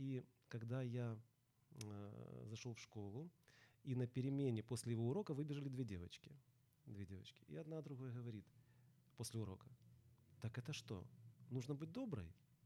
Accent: Odesa, Odesa Oblast, Ukraine; Я одессит, люблю свой город

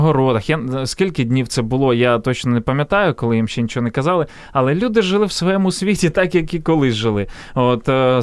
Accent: Ivankiv, Kyiv Oblast, Ukraine; born there; now in Kyiv, Ukraine; в Києві живу, але народився я в місті Іванків.

